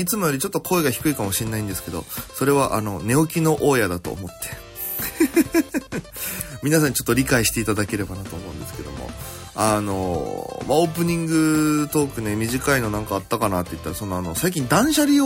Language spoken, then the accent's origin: Japanese; Okinawa, Japan; now in Tokyo, Japan; 大都会東京へ口先一つで乗り込んだ沖縄芸人